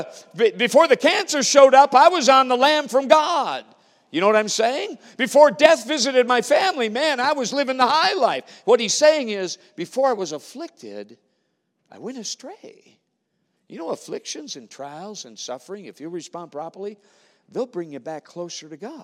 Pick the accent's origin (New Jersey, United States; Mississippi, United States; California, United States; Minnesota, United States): Minnesota, United States; from my farm boy days, growing up in Minnesota, to the Marine Corps